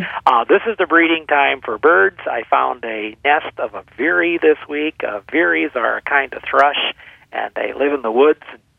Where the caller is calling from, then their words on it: Sandstone, Minnesota, United States; I'm calling you from the Audubon Center near Sandstone, Minnesota.